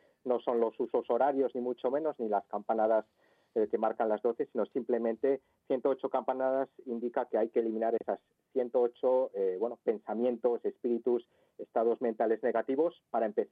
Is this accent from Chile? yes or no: no; Madrid, Community of Madrid, Spain; born or raised there